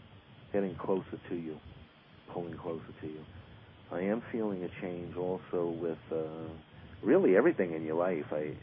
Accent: Queens, New York, United States; also born or lived in Brooklyn; Yep, Brooklyn, and raised in Queens.

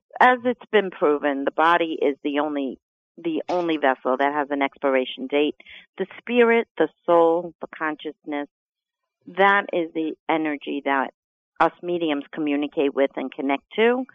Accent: New York, United States; being the skeptic that I am and being a New Yorker at heart.

